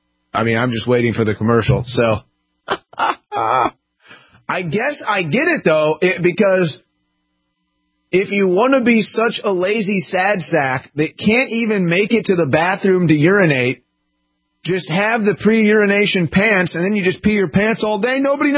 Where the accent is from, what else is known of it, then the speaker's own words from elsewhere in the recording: St. Louis, Missouri, United States; I'm from St. Louis, Missouri